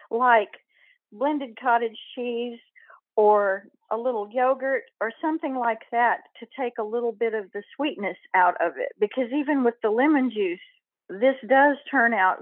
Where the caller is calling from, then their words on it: Texas, United States; Livernia, Texas.